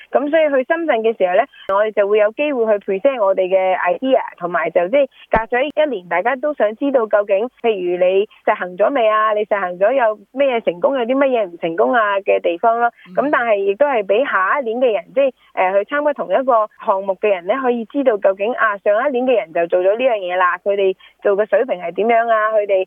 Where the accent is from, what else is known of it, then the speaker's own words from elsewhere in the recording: Hong Kong; 即我想特别可能我们香港人呢，有很多都会有些负面的看法